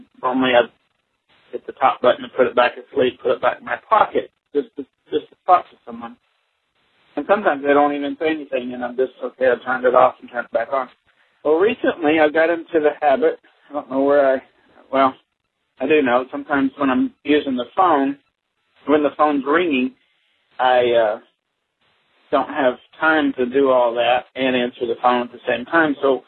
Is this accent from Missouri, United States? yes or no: yes; Springfield, Missouri, United States; I'm from Springfield, Missouri.